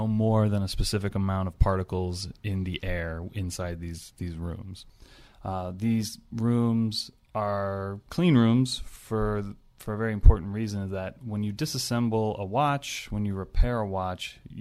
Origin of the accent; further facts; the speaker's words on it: California, United States; I'm from Southern California.